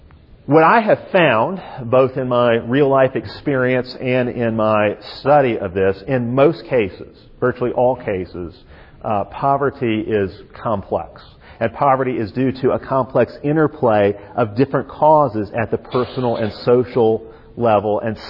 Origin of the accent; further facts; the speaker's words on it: Alabama, United States; born or raised there